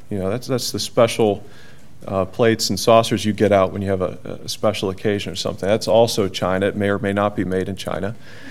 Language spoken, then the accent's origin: English; Canada; born there; I was born in Canada, and that means that I have a legal status as a Canadian citizen. And since my parents are Americans